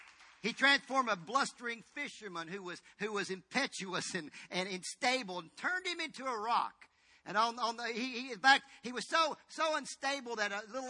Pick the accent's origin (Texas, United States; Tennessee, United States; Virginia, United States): Tennessee, United States; I was in Tennessee, and I grew up in Tennessee a portion of my life, and we'll be back there tonight.